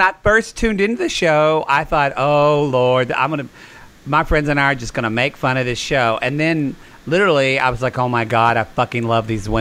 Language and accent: English; Oklahoma, United States; maybe because I'm from Oklahoma and I see, but everybody like on my Facebook feed, like, but even in LA, people are like, oh my gosh, those people are so funny.